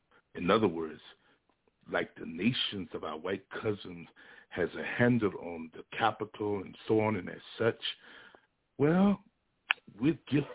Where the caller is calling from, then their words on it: Little Rock, Arkansas, United States; from Little Rock, Arkansas.